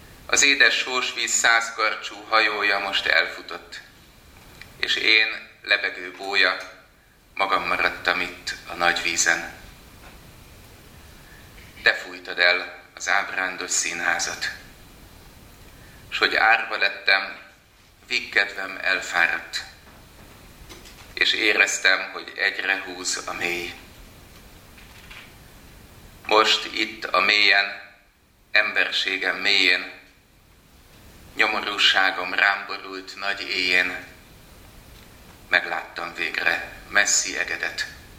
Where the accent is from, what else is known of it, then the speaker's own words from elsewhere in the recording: Hungary; nagyon sokan, akik kis Magyarországról jövünk, mindig ugyanezt éljük át